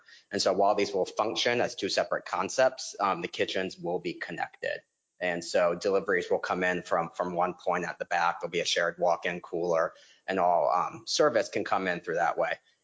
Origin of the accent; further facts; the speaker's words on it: Savannah, Georgia, United States; And if you all remember from me growing up in Savannah, this is kind of how Hirano's operated when it first opened.